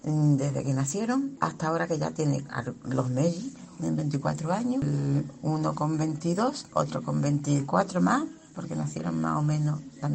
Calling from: San Fernando, Spain; Hola, buenas noches.

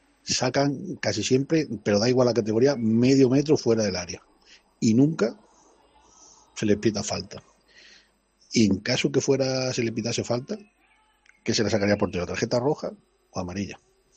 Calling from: Jaén, Andalusia, Spain

